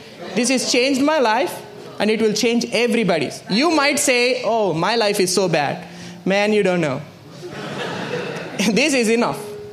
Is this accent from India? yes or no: yes; India; born there; I was born in India.